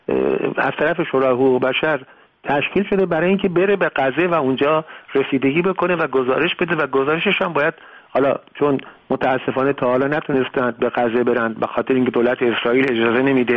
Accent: Iran; اونا میدونستن من ایرانی هستم

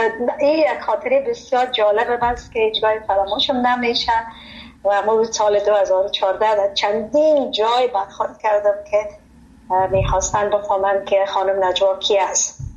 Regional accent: Afghanistan; moved away; چون من بسیار از افغانستان سابقا برآمدین هیچ چیزی از مملکت به یادم نیست

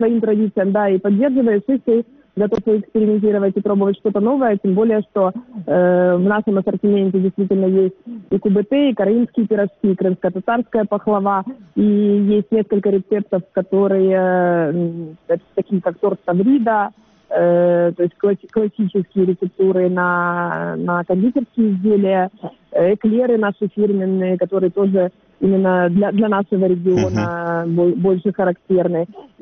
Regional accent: Simferopol, Crimea, Ukraine; немножко меньше, чем мой родной город Симферополь

